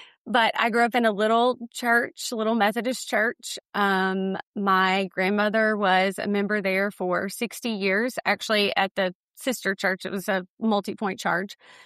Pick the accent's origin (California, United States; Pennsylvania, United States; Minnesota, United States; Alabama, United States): Alabama, United States; Luverne; from Luverne. Luverne. Laverne and Shirley, Luverne. It is about 45 minutes south of Montgomery.